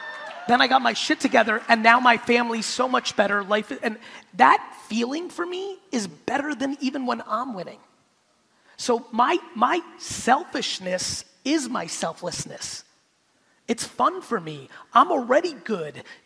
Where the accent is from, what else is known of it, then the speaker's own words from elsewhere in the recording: United States; also born or lived in Soviet Union; So, you know, here I am, we left in 78, I'm 3 years, I'm growing up in America